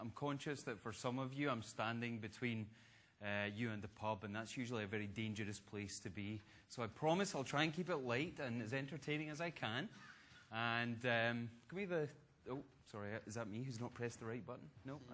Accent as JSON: {"language": "English", "region": "Scotland", "country": "United Kingdom", "said": "in case there's any doubt, yes, I am Scottish"}